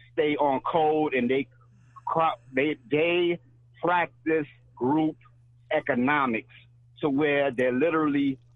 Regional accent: New York, United States; I'm originally from New York

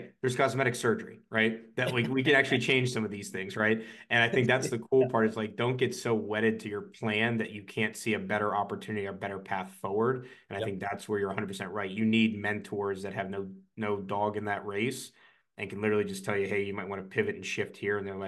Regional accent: Florida, United States; Now, I grew up in Florida, so I had to Google this word as well when I first read it too.

